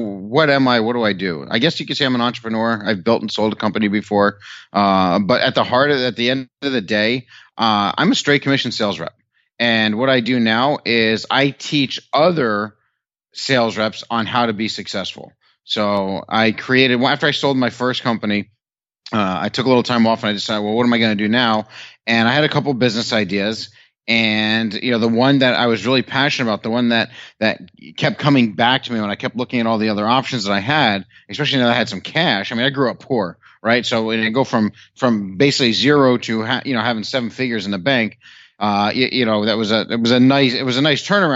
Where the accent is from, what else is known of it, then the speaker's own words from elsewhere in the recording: White Plains, New York, United States; also born or lived in Arizona / Ohio; I'm originally from upstate New York, I'm originally from New York, you know, the White Plains area.